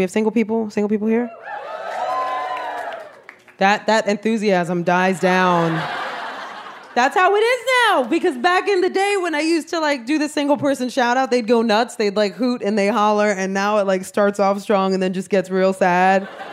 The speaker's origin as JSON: {"language": "English", "town": "Bronx", "region": "New York", "country": "United States", "said": "I am Puerto Rican from the South Bronx."}